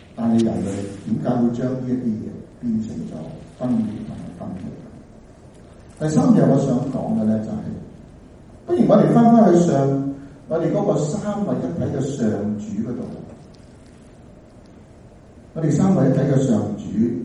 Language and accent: Cantonese; Macau; 我喺澳門出生嘅，喺澳門長大。我好細個翻基督教嘅教會。